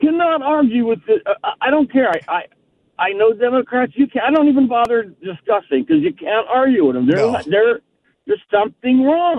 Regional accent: New Jersey, United States; I went to Hanover, and I came from Jersey

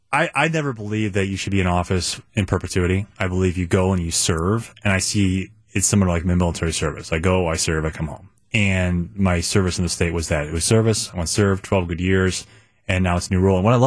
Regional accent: Chicago, Illinois, United States; now in Milwaukee, United States; and I grew up in Chicago, by the way. My first 20 years of my life were in Chicago. I've now been in Wisconsin for 24 years. So I'm Wisconsin through and through, Milwaukee through and through.

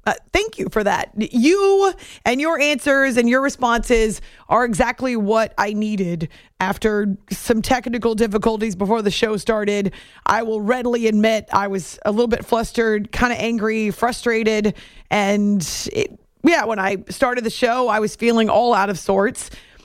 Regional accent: New Hampshire, United States; growing up in New Hampshire, I couldn't follow the Boston Celtics on TV because we didn't have cable.

